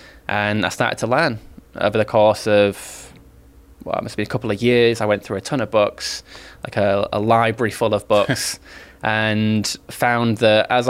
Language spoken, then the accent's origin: English; Hull, Yorkshire and the Humber, United Kingdom; when I was growing up, I'm from Hull in Yorkshire, and single parent household, mum was the main breadwinner, lived on a council estate.